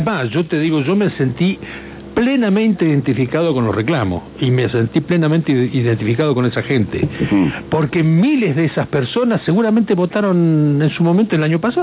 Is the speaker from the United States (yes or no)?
no; Argentina; Y yo, honestamente, como argentino, en ese aspecto.